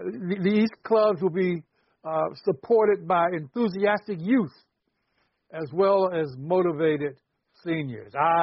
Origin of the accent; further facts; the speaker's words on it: Cleveland, Ohio, United States; I talk about snow, even though I'm from Cleveland, but I hate snow.